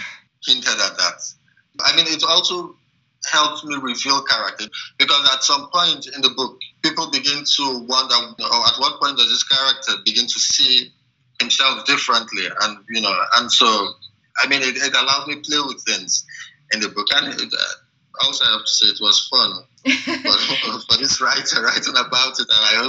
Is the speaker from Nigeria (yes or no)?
yes; Nigeria; yes, I might want to write the next Jane Eyre, but I am Nigerian, so even if I'm writing generally, it has to engage with my society in some sense.